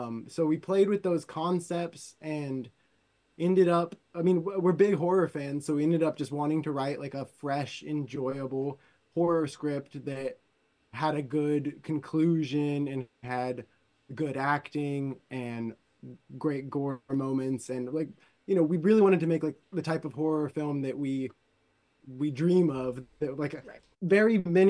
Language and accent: English; Oregon, United States; And then growing up in Oregon, there's a lot of interaction with wildlife and with deer